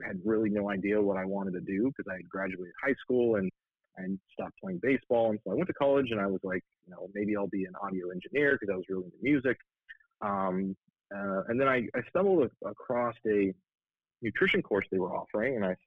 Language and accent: English; Los Angeles, California, United States; I grew up in Los Angeles, California. I come from a long line of athletes, so I got into athletics as soon as I could walk.